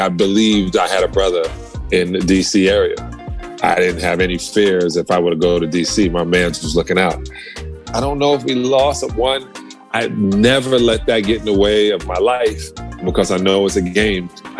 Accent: New York, United States; we are on 42nd Street and Lexington Avenue at a great hotel, but the furthest we go is to the curb, and I'm from New York.

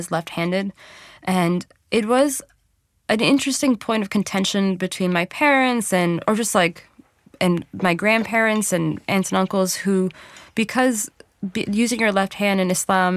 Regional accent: Flushing, New York, United States; I grew up in Flushing in Queens. It's a really super, super diverse community, a very residential. It's like as suburban as you can get in a borough.

